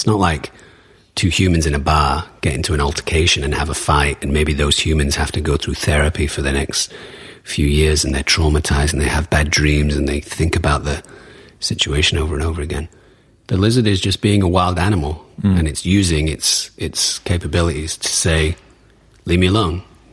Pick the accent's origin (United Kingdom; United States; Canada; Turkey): United Kingdom; Manchester, North West England; I come from Manchester. But I don't say that. I say Manchester. I come from Manchester.